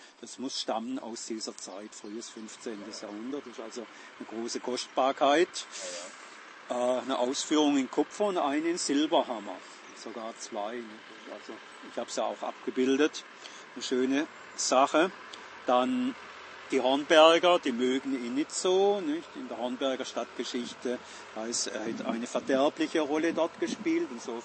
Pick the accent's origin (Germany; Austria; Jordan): Germany; Schiltach, Baden-Württemberg; Bei uns in Schildach